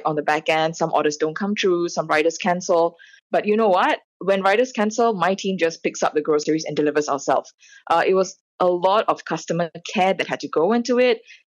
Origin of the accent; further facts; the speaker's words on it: Singapore; I'm personally Singaporean, so I don't read Malay